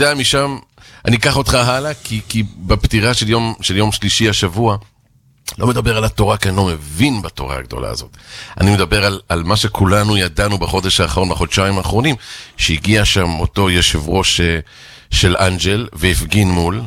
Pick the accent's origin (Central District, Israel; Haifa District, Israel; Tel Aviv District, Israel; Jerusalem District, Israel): Jerusalem District, Israel; Jerusalem; אני ילד ירושלמי, במקור, אני גדלתי בארנוף